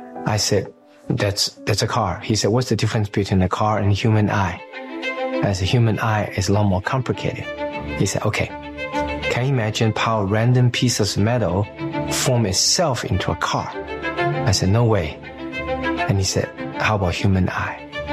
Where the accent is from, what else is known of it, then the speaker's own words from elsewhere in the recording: China; I came from China as an atheist. I believed nothing but science.